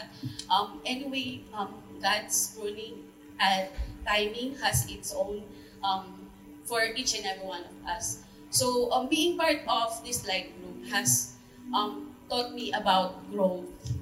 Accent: Taguig, Metro Manila, Philippines; You see, I'm from Taguig

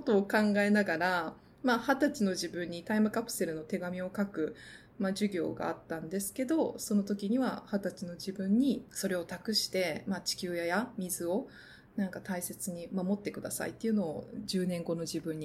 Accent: Kansai, Japan; 私は関西出身なので大阪でボランティア参加した時に

